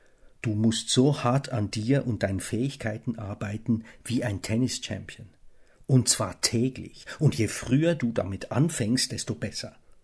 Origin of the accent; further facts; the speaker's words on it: Switzerland; accent: Swiss; habe angefangen, meinen Schweizer Akzent im Hochdeutschen wegzutrainieren.